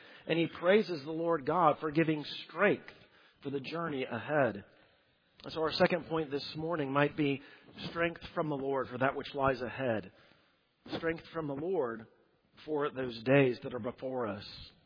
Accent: Southwest, United States; We grew up in the Southwest, so this may have been on some sort of a dude ranch or family camp.

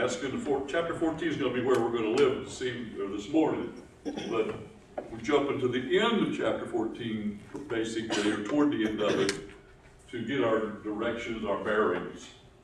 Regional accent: Appalachia, United States; now in Texas, United States; And within America, I know I grew up in Appalachia, we have our own dialect.

